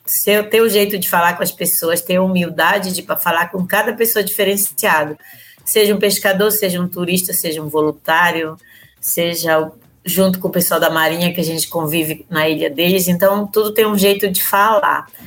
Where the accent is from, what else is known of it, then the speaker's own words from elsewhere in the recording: Pará, Brazil; No começo eu vim lá do interior do Pará, né